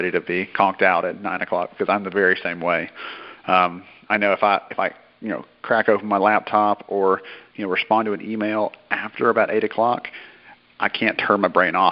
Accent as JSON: {"language": "English", "region": "the South", "country": "United States", "said": "And, well, maybe we don't have to be afraid of offending because we're from the South."}